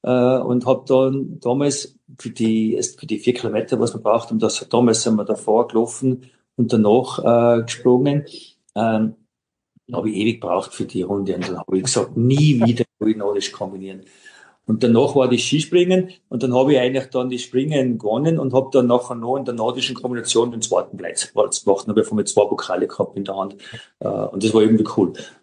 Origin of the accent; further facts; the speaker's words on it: Kitzbühel, Tyrol, Austria; weil ich komme ja aus Kitzbühel, direkt neben der Streif aufgewachsen.